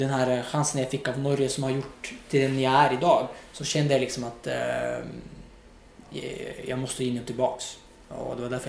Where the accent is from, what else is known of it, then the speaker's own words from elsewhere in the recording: Morocco; jag växte upp i Marokko